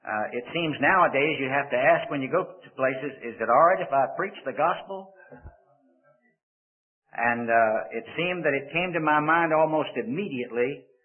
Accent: Richmond, Virginia, United States; And I said to the people back in Richmond, Virginia, my hometown, I was there last Sunday

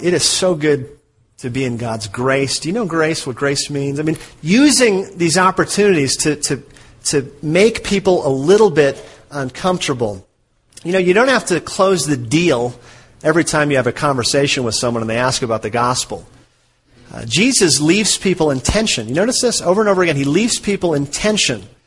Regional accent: Minnesota, United States; born or raised there

